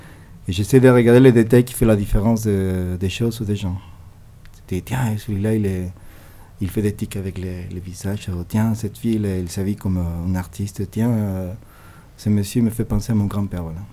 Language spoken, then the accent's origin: French; Mexico; French is a second language; now in France; Je viens de Mexique, je suis en France.